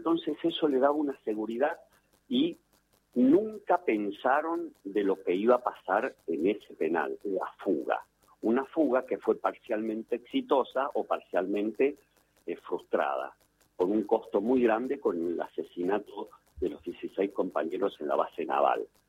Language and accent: Spanish; Córdoba, Argentina; Yo soy originario de Córdoba